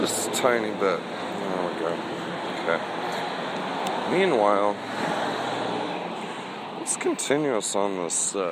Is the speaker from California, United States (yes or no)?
yes; San Diego, California, United States; I grew up in San Diego.